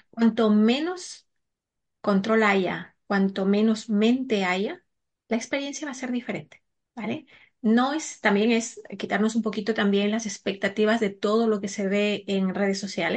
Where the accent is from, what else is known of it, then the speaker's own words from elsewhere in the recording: Ecuador; bueno, yo soy de Ecuador